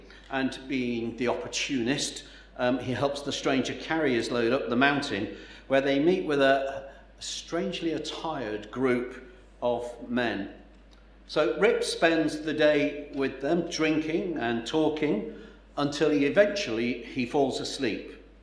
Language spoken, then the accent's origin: English; Manchester, North West England, United Kingdom; The closest I can come to this is when I visit my hometown of Manchester. The area where I grew up has mostly been swallowed up by Manchester Airport.